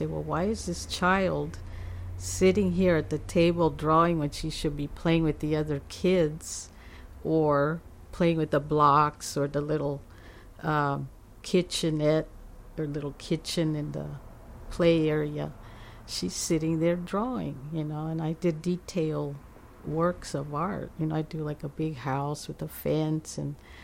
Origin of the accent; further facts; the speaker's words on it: Oakland, California, United States; I was born in Berkeley, California. However, I was raised in Oakland.